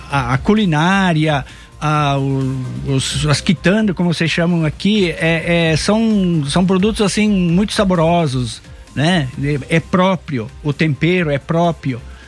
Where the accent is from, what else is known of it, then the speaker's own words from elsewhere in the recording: Santa Catarina, Brazil; Eu sou natural de Santa Catarina, né, do centro de Santa Catarina, bem próximo da região mais fria do Brasil, que é Urupema e Lages